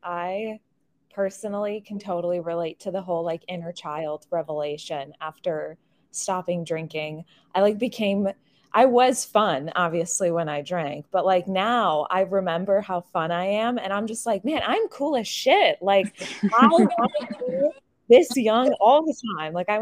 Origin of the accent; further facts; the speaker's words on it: Chicago, Illinois, United States; I'm from literally the wonderful state of Illinois, Chicago, but I went to UW-Madison.